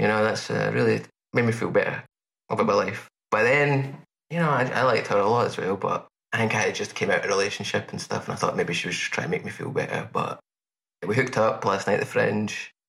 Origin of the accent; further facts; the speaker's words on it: Scotland, United Kingdom; I also feel like it was the best Scottish one, but yeah, I don't really like being hemmed in as just a Scottish person.